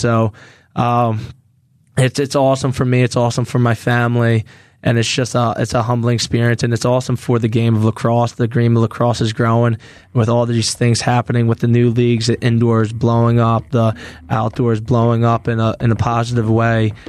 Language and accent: English; Philadelphia, Pennsylvania, United States; just hearing that I'm from Philadelphia area, I think it ties the fans in a little bit more.